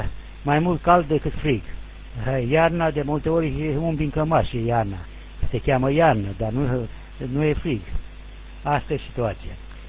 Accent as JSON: {"language": "Romanian", "region": "Oltenia", "country": "Romania", "lives_now": "Sydney, Australia", "said": "sunt Oltean cu multe salutări din Sydney, over."}